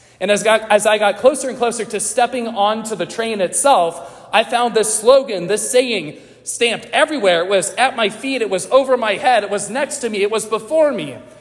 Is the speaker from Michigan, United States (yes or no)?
no; Topeka, Kansas, United States; I'm a priest of this archdiocese. I'm originally from Topeka.